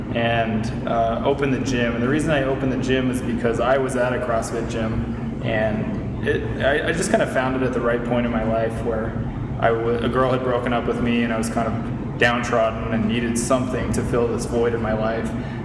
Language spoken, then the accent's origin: English; Oklahoma, United States; born there; Well, I was born in Oklahoma, but I've lived here most of my life